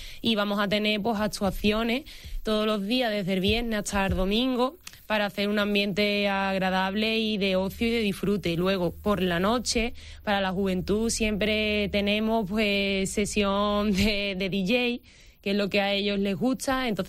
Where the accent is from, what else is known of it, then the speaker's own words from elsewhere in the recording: Palos de la Frontera, Andalusia, Spain; los que somos de Palos, los palermos, siempre decimos a los visitantes